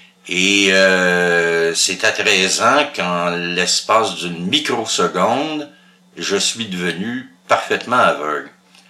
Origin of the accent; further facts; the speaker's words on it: Laval, Quebec, Canada; also born or lived in Montreal; l'hôpital où je suis né était à Montréal. Mais 3-4 jours plus tard, j'ai été rapatrié à Sainte-Rose, au nord de l'île de Laval. Et j'ai vécu là jusqu'à 19 ans. Et c'était une très ancienne maison, construite en 1799.